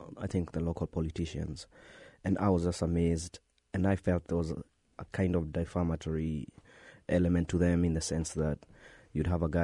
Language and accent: English; Kenya; people, I think, expect me to kind of say something because I'm Kenyan